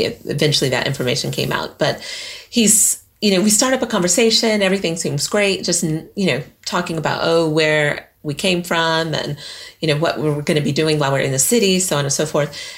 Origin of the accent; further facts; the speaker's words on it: United States; this could be anywhere from, let's say, my home country, the U.S.